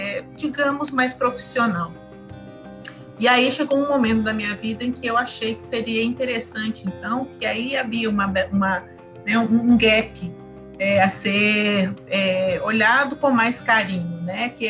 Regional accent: Minas Gerais, Brazil; now in Pará, Brazil; sou mineira, mas há algum tempo eu já moro aqui no Pará, gosto muito aqui do Pará

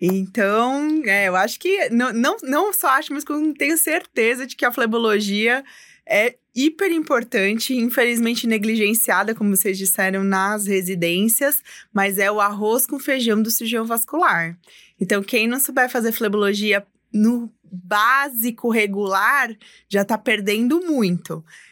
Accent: São Paulo, Brazil; eu sou daqui de São Paulo mesmo, nasci aqui na cidade de São Paulo, mas sou de uma família bem humilde. A gente é lá de Pirituba, bem na periferia.

